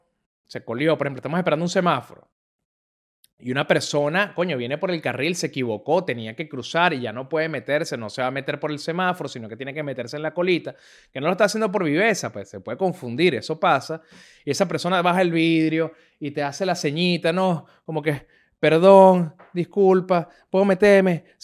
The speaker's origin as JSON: {"language": "Spanish", "country": "Venezuela", "said": "yo, que soy también venezolano, utilizo la palabra veneco"}